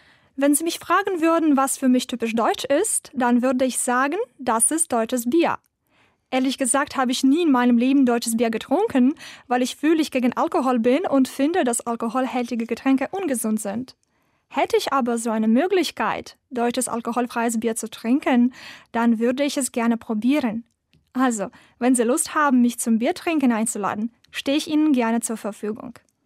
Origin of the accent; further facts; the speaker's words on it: Odesa, Odesa Oblast, Ukraine; ich komme aus der Ukraine. Und zwar aus der wunderschönen Stadt, die am Schwarzen Meer liegt, aus Odessa. Ich bin im Jahre 1990 geboren